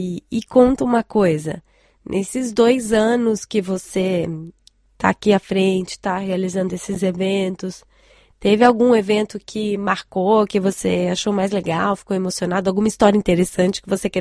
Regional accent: Brazil; now in China; E eu, como brasileira, quero me convidar aí para participar dessa comunidade também, já que eu falo português.

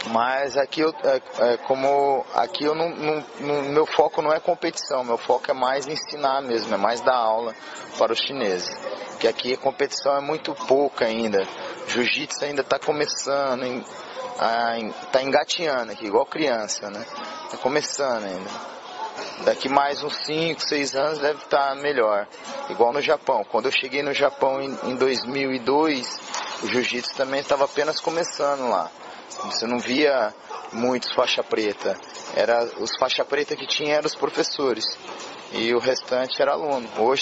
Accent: Paraná, Brazil; also born or lived in Japan; no Paraná, que eu sou do sul do Brasil, né, sou paranaense.

